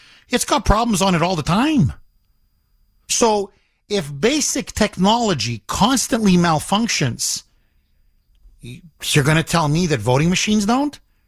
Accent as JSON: {"language": "English", "country": "Canada", "tie": "born or raised there", "said": "Now, growing up in Canada"}